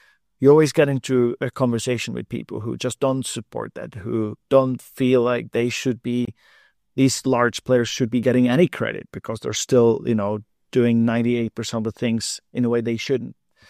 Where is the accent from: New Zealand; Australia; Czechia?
Czechia; Prague; I was a chief circular economist of my hometown in the city of Prague.